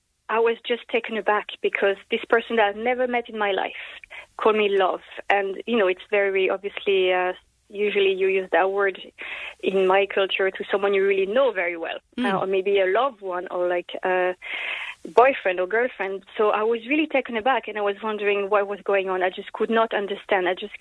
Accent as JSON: {"language": "English", "country": "France", "lives_now": "Ireland", "said": "I'm originally from France"}